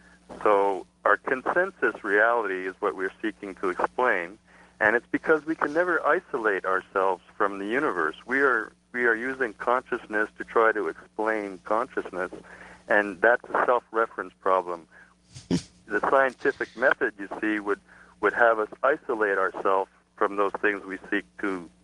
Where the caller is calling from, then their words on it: Montreal, Quebec, Canada; I'm calling from Montreal.